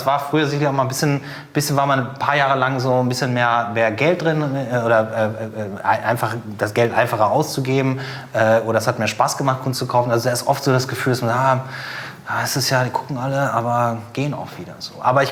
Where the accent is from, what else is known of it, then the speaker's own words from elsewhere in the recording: Cologne, North Rhine-Westphalia, Germany; now in Hamburg, Germany; Ich komme ja aus Köln.